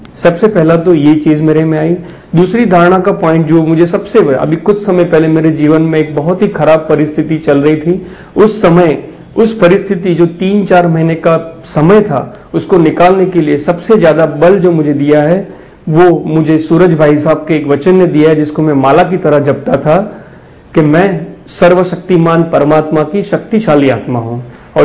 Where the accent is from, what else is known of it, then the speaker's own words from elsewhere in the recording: Palanpur, Gujarat, India; moved away as an adult; now in Indore, India; basically मैं गुजरात के पालनपुर गाँव का रहने वाला हूँ, और एमएस ऑफ्थल्मोलॉजी करने के बाद मैंने कई राज्यों में अपनी सेवाएं दी हैं, जैसे कि गुजरात, राजस्थान, तमिलनाडु, मध्य प्रदेश, और हाल में मैं इंदौर में